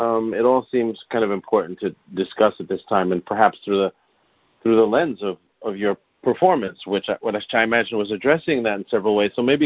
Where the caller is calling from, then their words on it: New Haven, Connecticut, United States; I'm calling you from New Haven. It's getting cold here now, and it's very kind of urban.